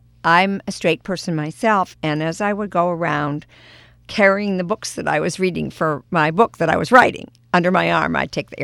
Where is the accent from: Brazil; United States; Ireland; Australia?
United States; I actually embrace this movement because I'm an American